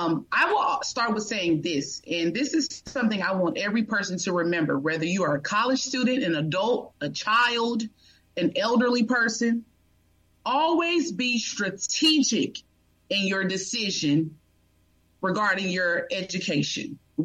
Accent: Louisiana, United States; I grew up in North Louisiana in a small little country town, and I went to college for undergrad at Southern University, A&M College in Baton Rouge, Louisiana.

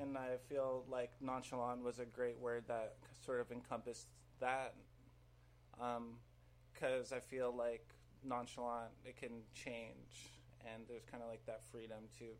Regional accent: Durham, New York, United States; also born or lived in Hudson, United States; So I was born in Hudson, New York in 1993, and I grew up not too far from the station out in Durham on a real country road with like no sidewalks.

